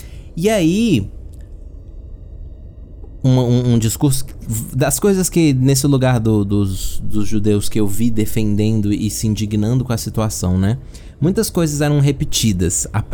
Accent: Brazil; E aí, ter que ouvir esse tipo de gente falando sobre isso, sendo brasileira, já me causa um asco, entendeu?

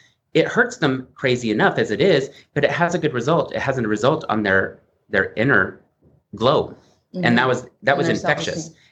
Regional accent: Oklahoma, United States; I'm from Oklahoma. You can't tell because I had a dialect coach work that out, get that twang out because that just sounds uh-uh.

